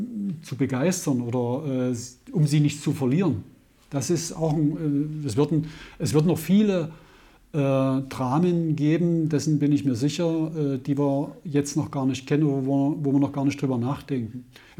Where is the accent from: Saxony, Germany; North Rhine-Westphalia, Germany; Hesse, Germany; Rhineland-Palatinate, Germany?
Saxony, Germany; now in Dessau, Germany; bin zwar Jahrzehnte in Dessau, bin kein Dessauer, bin ein Vogtländer.